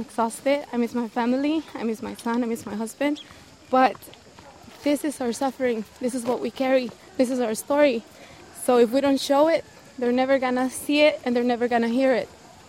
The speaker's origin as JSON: {"language": "English", "town": "Denver", "region": "Colorado", "country": "United States", "also_born_or_lived": "Mexico", "said": "I'm from Denver, Colorado. I was born in Mexico. I'm an American citizen born outside the U.S."}